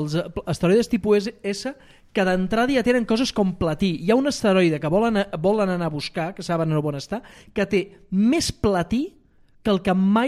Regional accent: Badalona, Catalonia, Spain; Al rededor, és que sóc de Badalona, clar. Jo sóc de Badalona.

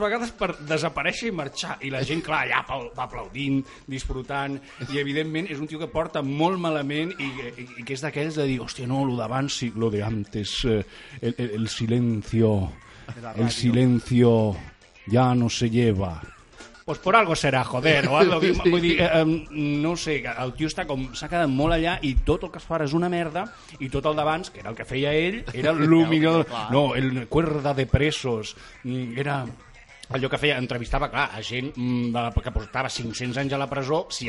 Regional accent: Catalonia, Spain; Sóc català, però ja n'hi ha prou de parlar entre línies i la ironia i a tomar pel cul tot.

